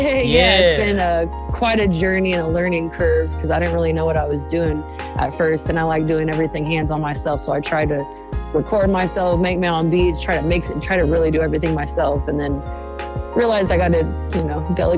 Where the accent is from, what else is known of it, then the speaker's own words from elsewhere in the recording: Vallejo, California, United States; I've always been into music growing up in Vallejo.